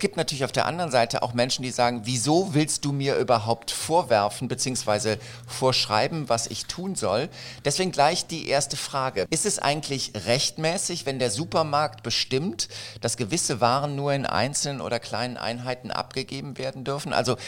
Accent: Berlin, Germany; Und ich komme aus Nikolassee.

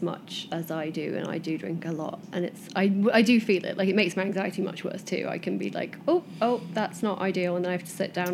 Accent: Doncaster, Yorkshire and the Humber, United Kingdom; I can't. I'm from Doncaster.

